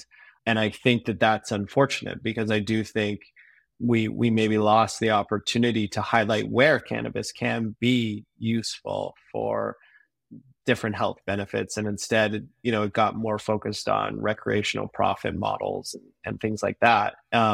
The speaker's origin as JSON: {"language": "English", "country": "Canada", "said": "especially I'm from Canada."}